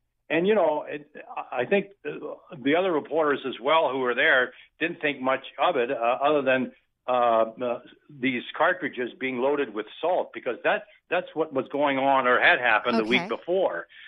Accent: Ontario, Canada; I was working in a station in Northern Ontario, my hometown

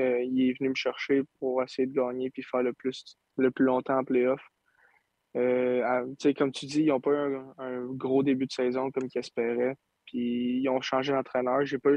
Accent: Saint-Eustache, Quebec, Canada; moi, je viens de Saint-Eustache, avec mes parents sont tout le temps là

